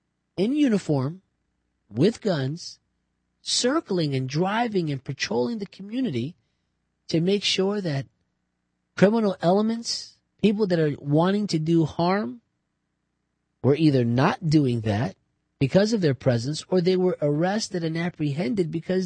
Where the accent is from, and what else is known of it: New Jersey, United States; born or raised there